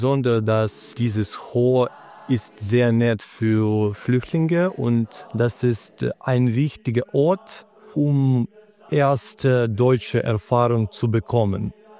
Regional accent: Kharkiv, Kharkiv Oblast, Ukraine; moved away as an adult; now in Freiburg, Germany; Ich bin aus der Ukraine. Ich lebte in Kharkiv und seit einem Jahr und 3 Monaten bin ich nach Freiburg umgezogen wegen des Kriegs in der Ukraine.

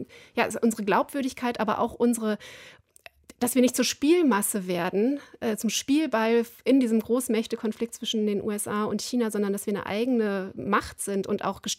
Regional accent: North Rhine-Westphalia, Germany; natürlich Ischgl, aber auch bei uns in Nordrhein-Westfalen ist ja nicht alles so lupenrein gelaufen.

